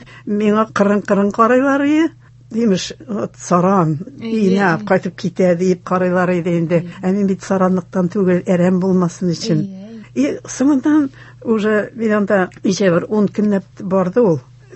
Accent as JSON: {"language": "Tatar", "town": "Naberezhnye Chelny", "region": "Tatarstan", "country": "Russia", "lives_now": "Kazan, Russia", "said": "Мин Чаллыдан 13 ел Казанда хәзер. Ә пенсияга чыктым мин Чаллыда."}